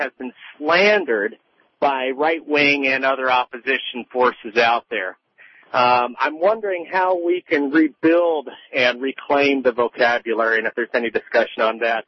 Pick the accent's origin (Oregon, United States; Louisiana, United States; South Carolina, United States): Oregon, United States; Portland; I'm a registered independent. I'm from Portland, Oregon.